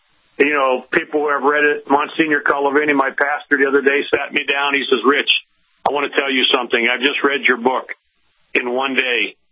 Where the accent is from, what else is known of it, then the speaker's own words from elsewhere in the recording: Steubenville, Ohio, United States; Growing up in my hometown of Steubenville, Ohio, which is the home of … Jimmy the Greek, it's a wide-open gambling town.